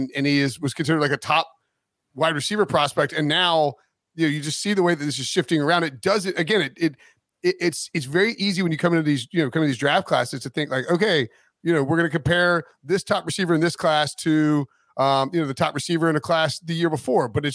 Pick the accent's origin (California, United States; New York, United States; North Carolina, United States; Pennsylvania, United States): North Carolina, United States; High Point; She's from my hometown.